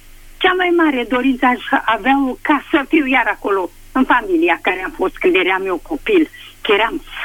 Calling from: Craiova, Dolj, Romania; de la Craiova

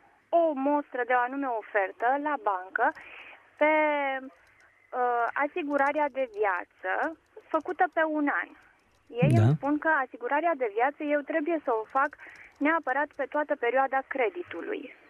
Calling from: Deva, Hunedoara County, Romania; și sunt din Deva.

